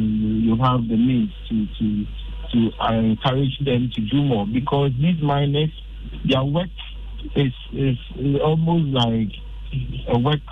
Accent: Amenfi East, Western Region, Ghana; I am from Amenfi East. I stay there. I know the real time situation over there.

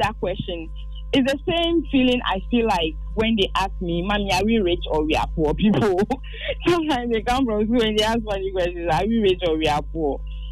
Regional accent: Tesano, Greater Accra, Ghana; also born or lived in Nima; I was born and raised in Nima till about 8 or 9, when we then moved out of Nima to Tesano. And then I grew up teenagehood up to adulthood in Tesano.

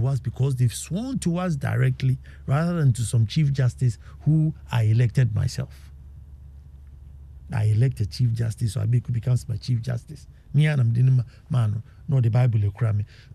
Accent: Eastern Region, Ghana; so that as much as I see myself as an Akwamunin, I should see myself the same as a Ghanaian. So sometimes we are only Ghanaian when we travel outside of Ghana.

